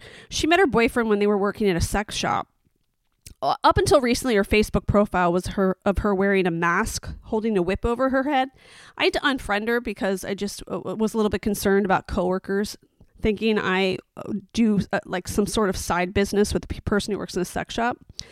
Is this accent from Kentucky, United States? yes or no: no; Philadelphia, Pennsylvania, United States; I love that because I'm from Philadelphia.